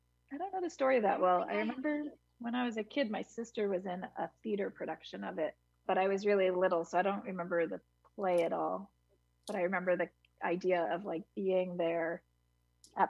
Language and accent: English; Hudson, New York, United States